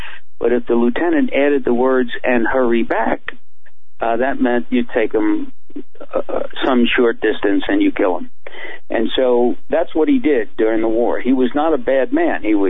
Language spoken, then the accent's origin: English; New York City, New York, United States; And so I was raised Italian in New York City, and I would have been a year ahead of Scorsese in high school, 2 years ahead of De Niro.